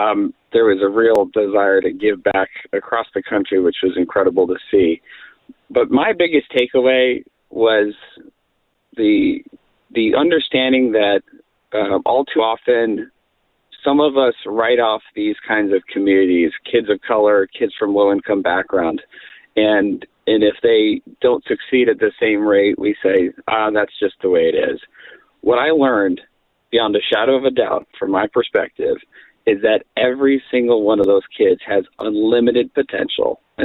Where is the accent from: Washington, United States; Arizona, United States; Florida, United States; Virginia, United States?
Arizona, United States; Tucson; grew up just outside of city limits and had a great childhood growing up in the Tucson area